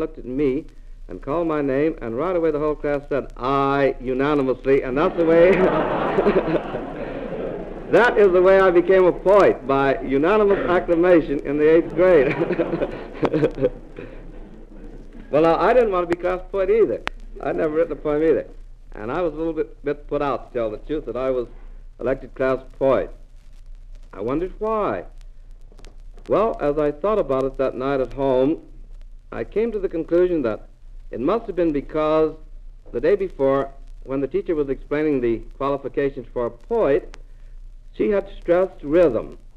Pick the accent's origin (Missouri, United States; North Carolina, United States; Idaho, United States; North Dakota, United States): Missouri, United States; Joplin; born there; also born or lived in Guthrie, Oklahoma; I was born in Joplin, Missouri, but I belonged to a family that was always moving, and I wasn't really due to have been born in Joplin.